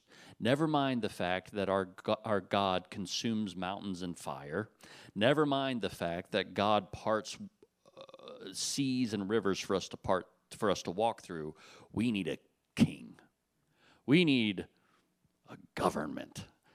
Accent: Virginia, United States; I grew up in Virginia. My dad is a pastor there in the Shenandoah Valley in Fishersville, Virginia, nestled between Stanton and Waynesboro

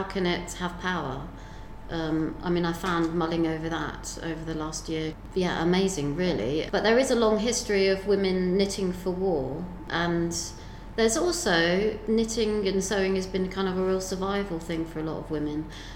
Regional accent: Greenham, South East England, United Kingdom; I grew up near Greenham. I used to cycle around the base and serve women in a shop.

